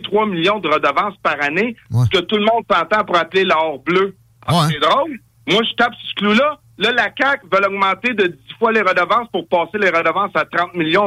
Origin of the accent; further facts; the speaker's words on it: Farnham, Quebec, Canada; moi, je suis un gars, je viens de Farnham. C'est pas de Québec.